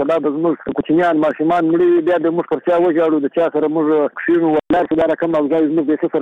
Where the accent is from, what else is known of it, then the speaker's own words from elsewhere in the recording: Afghanistan; موږ د افغانستان یو، که څه هم حساب دی ولې موږ سروې نه راځي؟